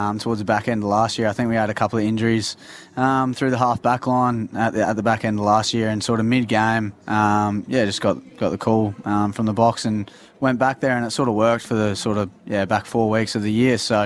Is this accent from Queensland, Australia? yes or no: yes; Queensland, Australia; now in Adelaide, Australia; Yeah, so I'm from Queensland originally, so grew up loving rugby league